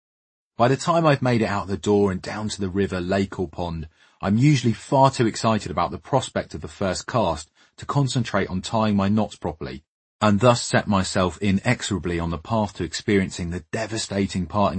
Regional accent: East of England, United Kingdom; born there; I was born in the Cambridgeshire Fens, one of two, 5 minutes before my twin sister Anna, with a little brother Tom, coming along some 7 years later.

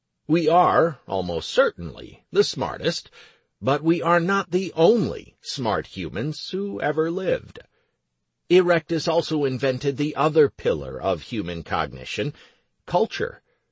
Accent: California, United States; All of my life, from my earliest years growing up on the Mexico-California border, languages and cultures have fascinated me.

